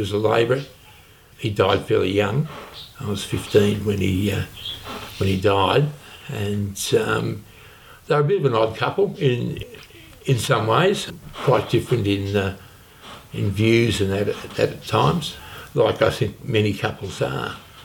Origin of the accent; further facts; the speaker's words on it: Geelong, Victoria, Australia; I was born in Geelong.